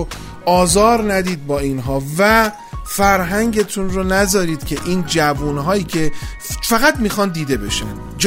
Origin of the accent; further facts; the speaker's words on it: Iran; در فرهنگ ما که ایرانی هستیم